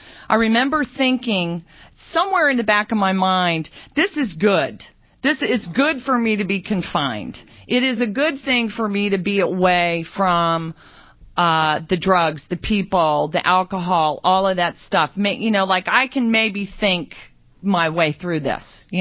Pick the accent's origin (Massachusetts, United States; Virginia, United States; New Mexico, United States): Virginia, United States; I grew up in Virginia, by the way.